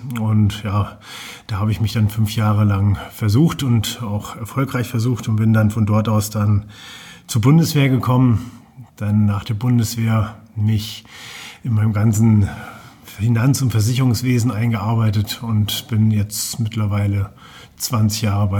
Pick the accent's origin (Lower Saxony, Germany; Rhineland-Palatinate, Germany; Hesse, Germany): Hesse, Germany; Fulda; born or raised there; also born or lived in Bad Kissingen / Heidenheim